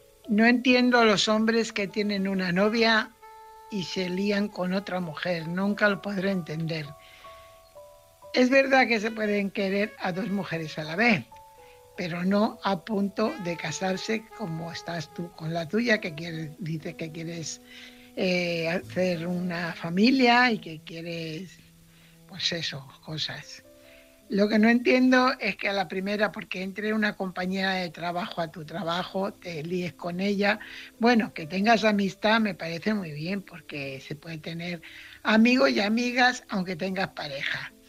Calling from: Fuenlabrada, Community of Madrid, Spain; corresponsal de Fuenlabrada.

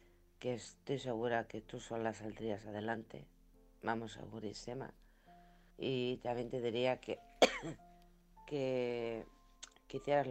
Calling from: Alcorcón, Community of Madrid, Spain; de Alcorcón.

